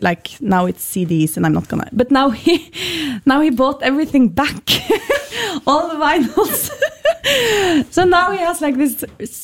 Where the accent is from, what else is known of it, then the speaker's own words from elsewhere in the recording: Oslo, Norway; also born or lived in Berlin, Germany; now in Bergen, Norway; I'm from Oslo, mm-hmm. Yes. And I've been in Berlin for 7 years.